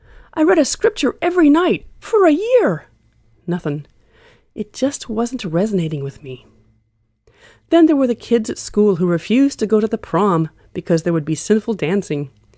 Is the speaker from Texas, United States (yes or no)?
yes; Houston, Texas, United States; And growing up in Houston in the 70s with Jimmy Carter for president, it was almost an assumed requirement.